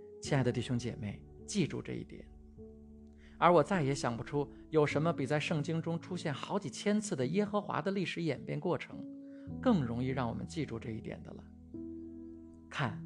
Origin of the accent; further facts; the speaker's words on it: China; 但是我们中国人用这个名字称呼神也有上百年历史了